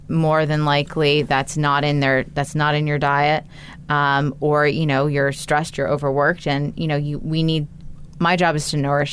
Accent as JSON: {"language": "English", "region": "California", "country": "United States", "said": "I'm originally from California."}